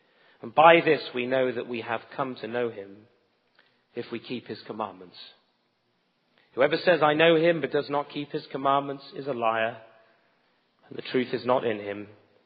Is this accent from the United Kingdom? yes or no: yes; England, United Kingdom; I'm from England. I see it there. I see it here.